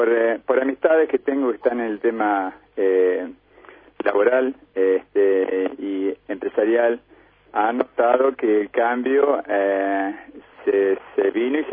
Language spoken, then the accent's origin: Spanish; Paraná, Entre Ríos, Argentina; Yo soy de Paraná, vivo allá y trabajé mucho tiempo acá y tengo intenciones de volver.